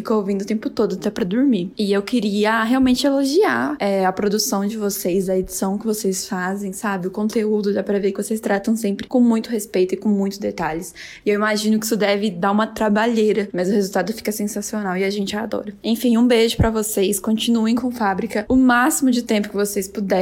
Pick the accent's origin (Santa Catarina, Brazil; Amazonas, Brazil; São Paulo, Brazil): São Paulo, Brazil; Sorocaba; Eu sou de Sorocaba, em São Paulo.